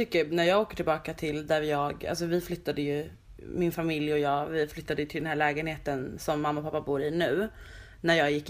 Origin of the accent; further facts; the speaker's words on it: Vällingby, Stockholm County, Sweden; åh, här växte jag upp på de här små gatorna typ.